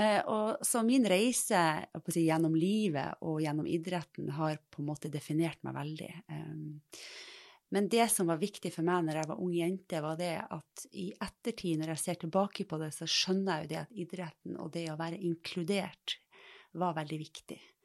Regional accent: Fauske, Nordland, Norway; moved away as an adult; also born or lived in Trondheim; now in Oslo, Norway; jeg bor i Oslo. Og så kommer jeg egentlig fra Fauske I Nordland. Der vokste jeg opp til jeg må tenke meg litt om 18 år. Og flyttet til Trondheim, tok utdanning der, og flyttet til Oslo og begynte å jobbe der I 1998.

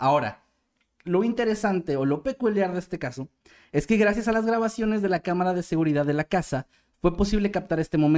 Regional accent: Mexico; me voy a morder la lengua como mexicano

